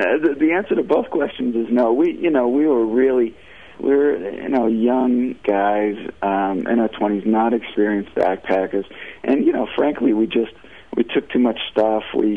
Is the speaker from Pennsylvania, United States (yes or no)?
no; Massachusetts, United States; Well, I grew up in Massachusetts